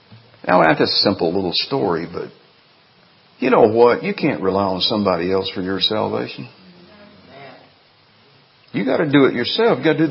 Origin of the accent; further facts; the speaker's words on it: Alabama, United States; I like NASCAR. Can you imagine that? I'm from Alabama.